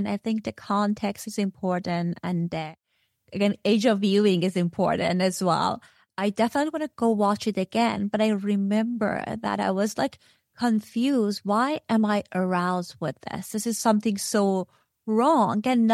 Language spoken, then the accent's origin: English; Iran; so I'm coming from a patriarchal society. I grew up in Iran.